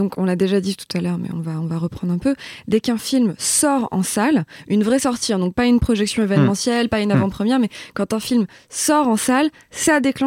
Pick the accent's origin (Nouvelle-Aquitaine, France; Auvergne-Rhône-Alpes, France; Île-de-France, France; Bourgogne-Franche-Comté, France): Île-de-France, France; Paris; moi, mon entourage, alors oui, on est tous des Parisiens urbains